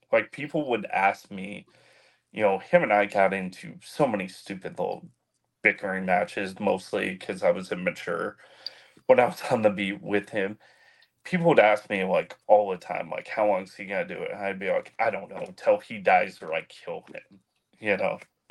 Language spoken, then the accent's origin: English; Des Moines, Iowa, United States; that meant a lot to me because I grew up in Des Moines.